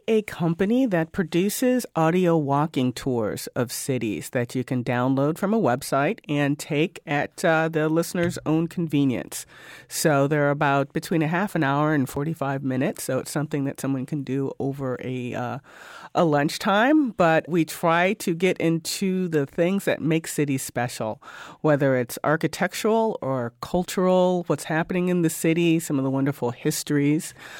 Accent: Cleveland, Ohio, United States; when I told folks I was from Cleveland, you have the Cleveland Arcade.

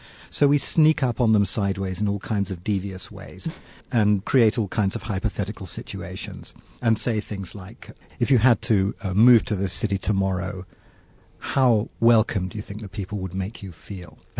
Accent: United Kingdom; Well, I'm from the United Kingdom, which is often confused with London.

